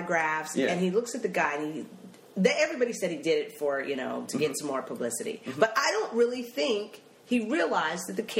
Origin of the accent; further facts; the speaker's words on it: Denver, Colorado, United States; also born or lived in New York; I am originally from Denver, but I lived in New York for a long, long time. So I consider myself a New York Denver.